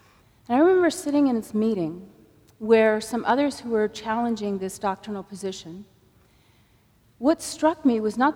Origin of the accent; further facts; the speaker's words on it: San Diego, California, United States; When I was growing up in San Diego, we raised tomatoes.